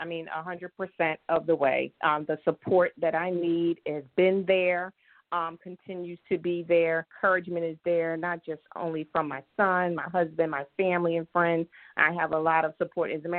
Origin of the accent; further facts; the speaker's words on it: Philadelphia, Pennsylvania, United States; Yeah, I'm born and raised in Philadelphia.